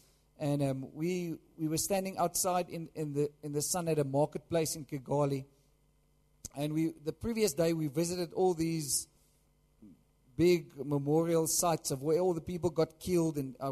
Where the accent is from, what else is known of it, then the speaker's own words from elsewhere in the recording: South Africa; I said, "Yes, yes, I come from South Africa."